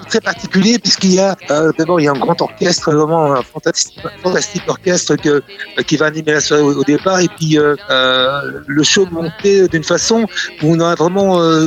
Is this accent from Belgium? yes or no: yes; Brussels, Belgium; born there; ma maman est ukrainienne, mon papa était français, mais je suis né à Bruxelles, j'ai toujours un désattache très fort avec la Belgique. Et même si je voyage beaucoup, c'est quand même là que j'ai élevé mes enfants